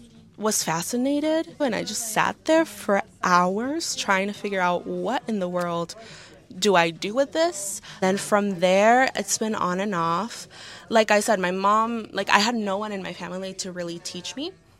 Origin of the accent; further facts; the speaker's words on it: Mexico; now in Orlando, United States; I am here from Orlando, Florida. Oh, nice. But originally, I'm from Mexico. I was raised there, and it's going to have a special place in my heart.